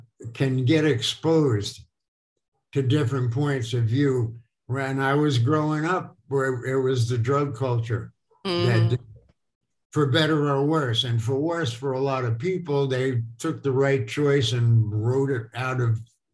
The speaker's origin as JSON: {"language": "English", "town": "Brooklyn", "region": "New York", "country": "United States", "tie": "born or raised there", "said": "I grew up in Brooklyn in the 50s and 60s."}